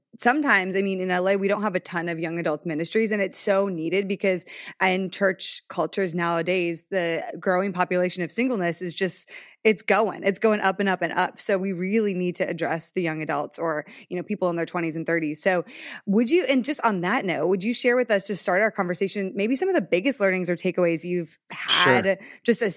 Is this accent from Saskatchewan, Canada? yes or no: no; Ontario, Canada; born there; I was born outside of Toronto. So all my distant relatives are Canadian. When I go back, I just immediately pick up the accent